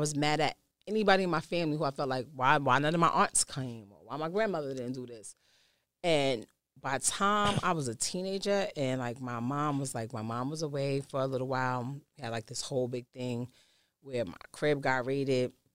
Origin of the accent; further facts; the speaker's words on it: Queens, New York, United States; also born or lived in Bronx; I grew up here in Queens for, like, my whole high school up until I was probably, like, right before I met … And I moved back to the Bronx